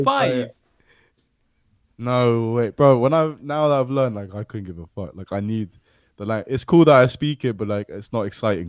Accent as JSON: {"language": "English", "region": "London", "country": "United Kingdom", "tie": "born there", "said": "I'm half British on my dad's side and I'm half Indonesian from my mum's side. But I was born in London. But I grew up with an Indonesian childhood."}